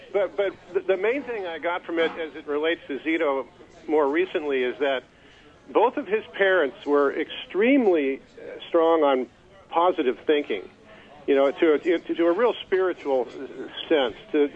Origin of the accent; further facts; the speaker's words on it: California, United States; we came from musical families and we grew up in Southern California.